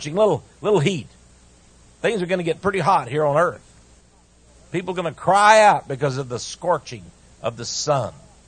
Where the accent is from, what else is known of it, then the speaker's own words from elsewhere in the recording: Texas, United States; In fact, you know, I'm from Texas. I love Texas. I think it's the best place to live in the world.